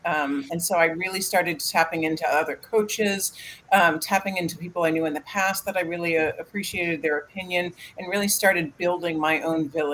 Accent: Towson, Maryland, United States; Hello from Maryland. I'm from Towson.

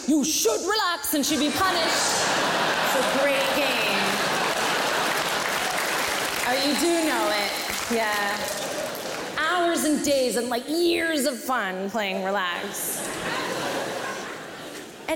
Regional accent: Sarnia, Ontario, Canada; So in year two, growing up in Sarnia, you had to write your academic goals for the year.

